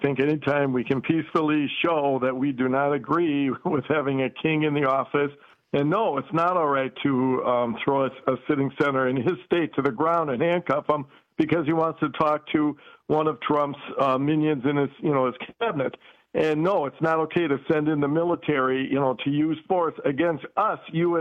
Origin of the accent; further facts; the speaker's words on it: Brookfield, Wisconsin, United States; Yes, I'm from Brookfield.